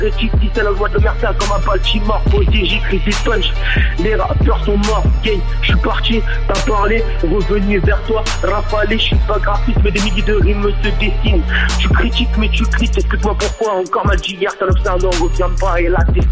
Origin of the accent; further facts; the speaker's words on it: Algeria; now in Paris, France; Ouais, on représente Paris, on est en New York, on est algérien.